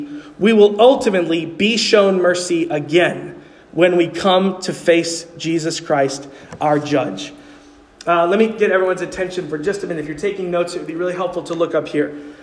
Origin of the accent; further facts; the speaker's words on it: New York City, New York, United States; Growing up in New York City, I became very infatuated with the way they talk up there.